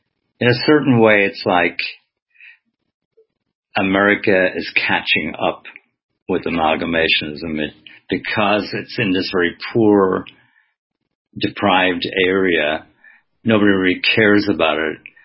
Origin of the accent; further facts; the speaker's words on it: Wexford, Leinster, Ireland; at least when I was growing up in Wexford